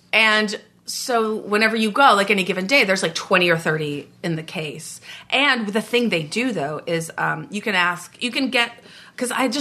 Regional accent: North Carolina, United States; North Carolina.

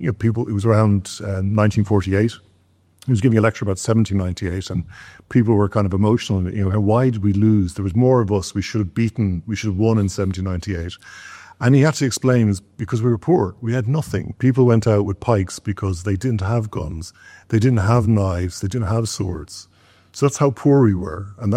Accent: Ireland; this is a reality for us as Irish people

